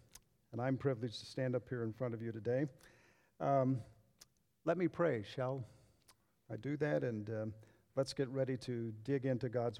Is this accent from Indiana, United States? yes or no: yes; Indiana, United States; I'm originally from Indiana. I was raised in a Christian home